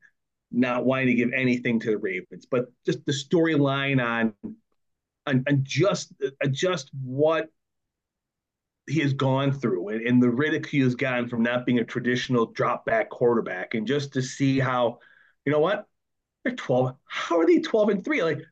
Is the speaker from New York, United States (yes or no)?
yes; Buffalo, New York, United States; granted, I'm from Buffalo, love the Bills and all that stuff